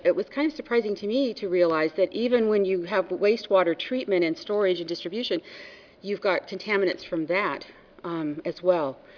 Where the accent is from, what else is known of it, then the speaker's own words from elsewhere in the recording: California, United States; And as Juanita said, we're from California.